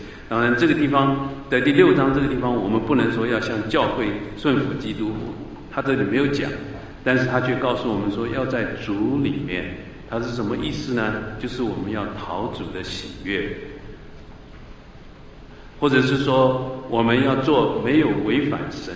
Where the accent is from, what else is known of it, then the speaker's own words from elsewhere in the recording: China; 我们中国人